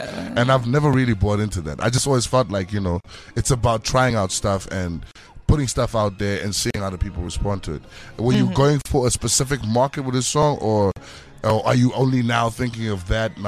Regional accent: Zimbabwe; Sometimes you won't even say you're Zimbabwe.

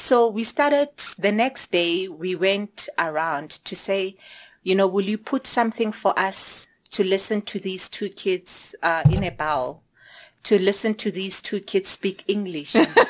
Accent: Free State, South Africa; I grew up in the Free State. I was born in Kroonstad.

